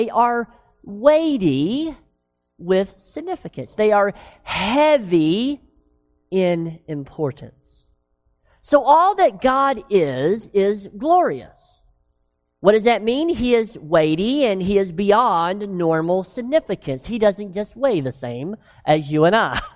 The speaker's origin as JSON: {"language": "English", "region": "Tennessee", "country": "United States", "said": "And yes, I said wash because I am from Tennessee."}